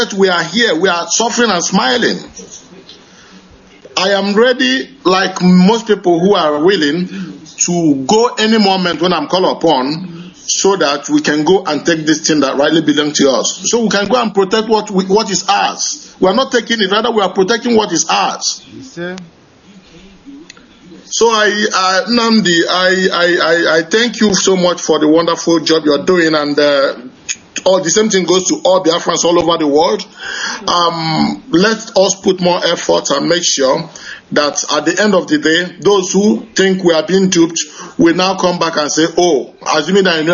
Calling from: Dublin, Leinster, Ireland; I'm calling from Dublin, Ireland.

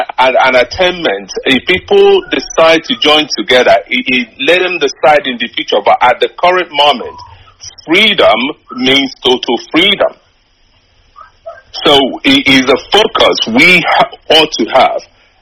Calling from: London, United Kingdom; I'm calling from London.

